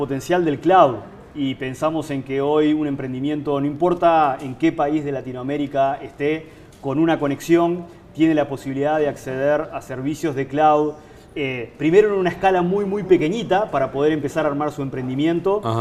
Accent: Uruguay; Mi base es en Uruguay, soy uruguayo, vivo en Uruguay y viajo por toda la región muy frecuentemente.

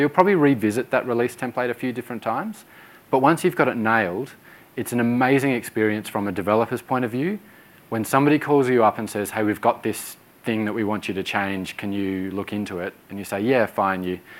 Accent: Brisbane, Queensland, Australia; it's born and bred in Brisbane, where I'm from

